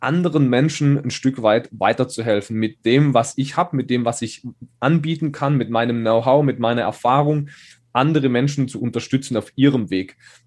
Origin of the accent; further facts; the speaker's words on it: Schonach, Baden-Württemberg, Germany; in Schonach, da wo ich herkomme, kleiner Ort mit 4000 Einwohnern.